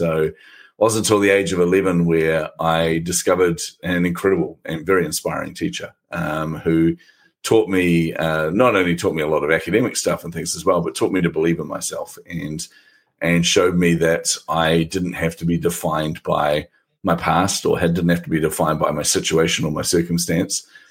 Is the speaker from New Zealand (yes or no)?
yes; New Zealand; accent: Kiwi; now in Australia; It's actually a Kiwi accent, New Zealand accent, but it's a hybrid, so most people can't tell anyway, but we're from New Zealand, but moved to Australia about probably 18 months ago.